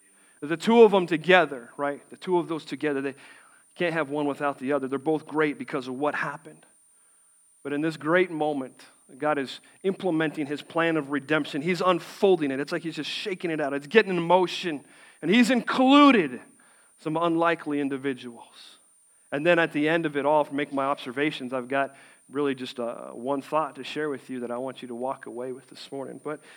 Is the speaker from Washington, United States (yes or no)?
yes; Seattle, Washington, United States; I'm like, "I'm from the Seattle area."